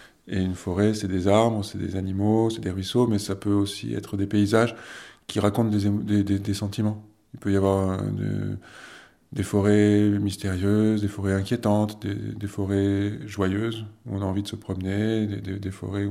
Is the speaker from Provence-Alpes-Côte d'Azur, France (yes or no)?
yes; Provence-Alpes-Côte d'Azur, France; born there; also born or lived in Marseille / Paris; now in Die, France; j'ai 47 ans, j'habite à Die depuis une dizaine d'années. Avant, j'habitais à Marseille, et encore avant à Paris. Et je suis né dans les Hautes-Alpes.